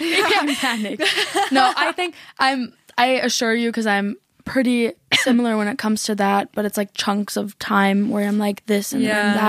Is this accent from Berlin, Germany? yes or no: yes; Berlin, Germany; English is a second language; And I'm from Berlin. I was born here, but I.